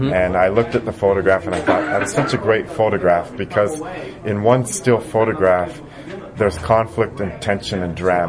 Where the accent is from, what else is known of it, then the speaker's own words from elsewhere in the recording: Ottawa, Ontario, Canada; when I'd seen busker festivals in my hometown of Ottawa